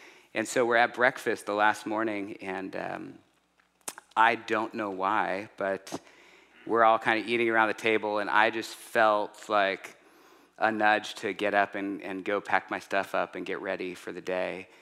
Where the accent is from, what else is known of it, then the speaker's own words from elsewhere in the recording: Santa Barbara, California, United States; I'm from Santa Barbara